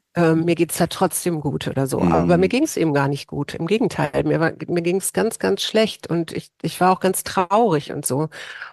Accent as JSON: {"language": "German", "region": "Hamburg", "country": "Germany", "tie": "born or raised there", "said": "ich bin in Hamburg groß geworden und da gibt es den Sachsenwald und wir waren jedes Wochenende im Wald."}